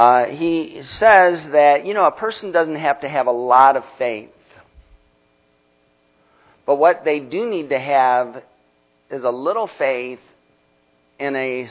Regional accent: Michigan, United States; I grew up in Michigan, lakes all around me.

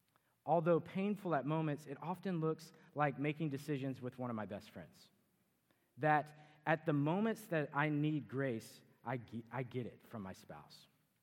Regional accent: Texas, United States; My wife is proper Canadian, and I am proper Texan.

